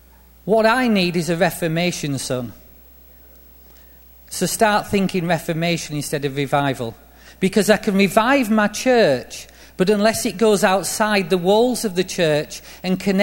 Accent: England, United Kingdom; One, I'm English. Two, I'm from the north of England, which means I'm straight and blunt. And three, because I'm from the north of England, I have problems with the letter H when I speak.

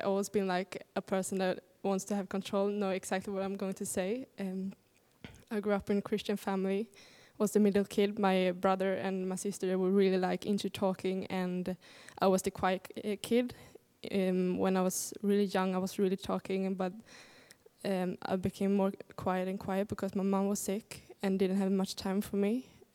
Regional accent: Sweden; I'm from Sweden, quite far away from here.

